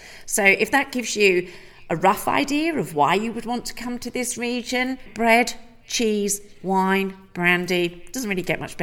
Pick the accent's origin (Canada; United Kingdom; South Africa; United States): United Kingdom; obviously I'm from Britain. So I come from a place where history is just inbred into us.